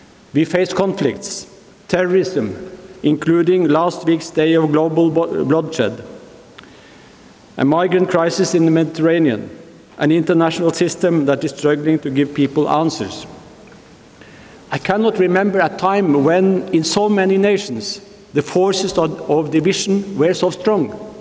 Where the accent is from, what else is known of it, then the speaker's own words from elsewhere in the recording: Norway; as you know, I am from Norway.